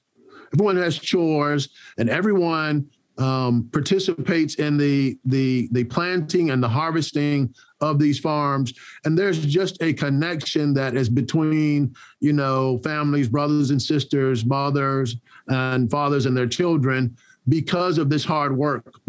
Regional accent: Orlando, Florida, United States; I grew up in Orlando, Florida. And, you know, Orlando is not, it's not New York City, but it's not, you know, it's a more urban area.

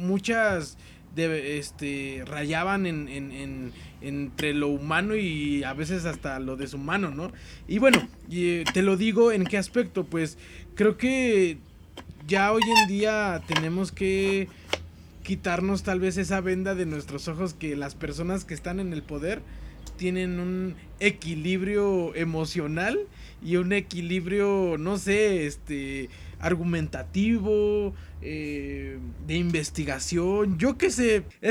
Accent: Mexico; creo que sabemos como mexicanos, porque lo tenemos muy más cerca

